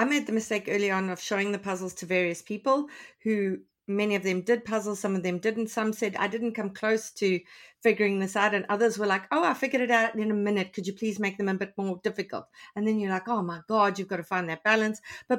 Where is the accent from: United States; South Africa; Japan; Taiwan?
South Africa; because as a South African, I say dual